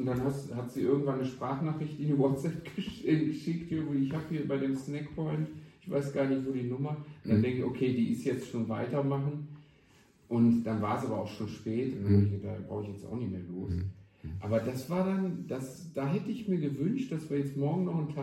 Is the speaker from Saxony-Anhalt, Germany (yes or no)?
no; Cologne, North Rhine-Westphalia, Germany; ich komme ja aus dem Rheinland, aus Köln, Nähe Köln.